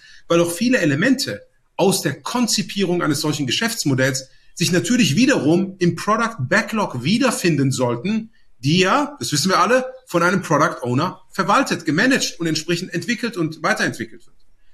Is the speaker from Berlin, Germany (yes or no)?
no; Aachen, North Rhine-Westphalia, Germany; now in Cologne, Germany; Ich bin jetzt ursprünglich in Aachen aufgewachsen.